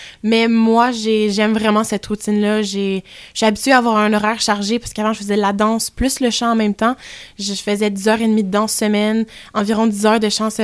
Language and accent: French; France; Je suis native de France, donc j'ai aussi un public là-bas qui parle français.